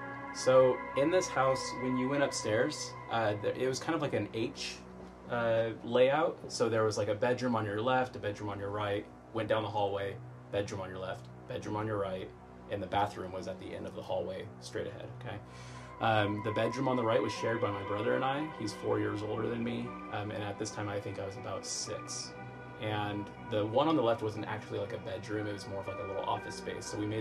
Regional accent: Hood River, Oregon, United States; I grew up in Hood River, and my family, we moved around a lot, just, you know, paycheck to paycheck kind of thing.

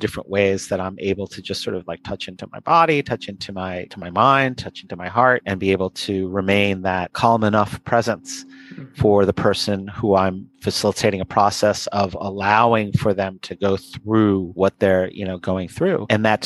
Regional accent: New York, United States; I'm from New York, so sometimes expletives creep

